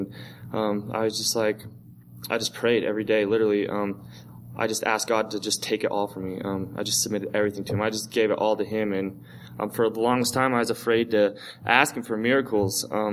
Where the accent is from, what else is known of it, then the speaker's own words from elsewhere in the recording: Utah, United States; I'm actually from Utah. I flew out here on Christmas Eve, woke up here on Christmas.